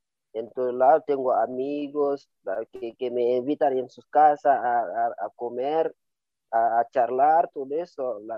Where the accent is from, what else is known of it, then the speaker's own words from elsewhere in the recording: Senegal; moved away; poder volver tranquilo en mi país, poder volver tranquilo en Senegal. Ahí pues pienso que podría desarrollarme un poco mejor, porque hace 9 años que estoy acá